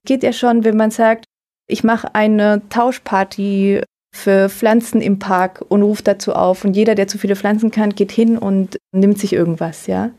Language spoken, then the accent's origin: German; Mainz, Rhineland-Palatinate, Germany; born or raised there